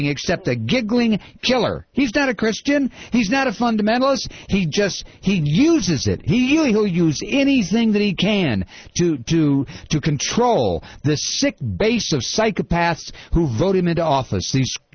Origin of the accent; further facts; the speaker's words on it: United States; I'm an American. Damn it, I count. I vote.